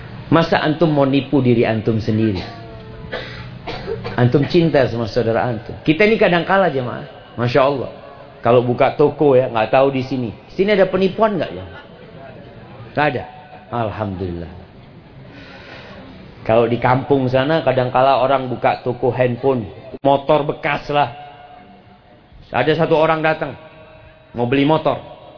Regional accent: Java, Indonesia; Karena saya orang Jawa, lu ada.

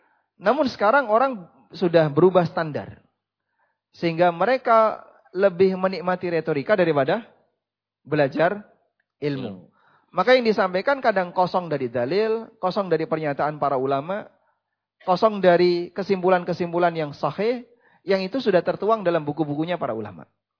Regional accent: East Java, Indonesia; Saya menjumpai beberapa tokoh di kampung saya sendiri, di Jawa Timur.

